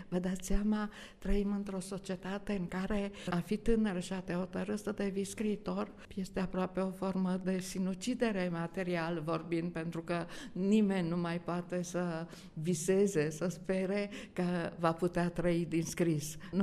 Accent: Romania; Eu mi-amintesc ca româncă

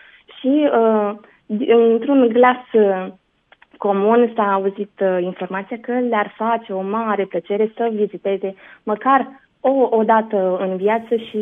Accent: Romania; Suntem o echipă de 10 persoane, 10 cursanți ai acestui curs. Suntem noi din România

